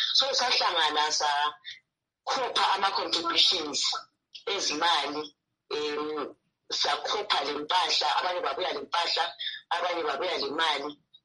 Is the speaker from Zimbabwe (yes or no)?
yes; Bulawayo, Zimbabwe; I am from Bulawayo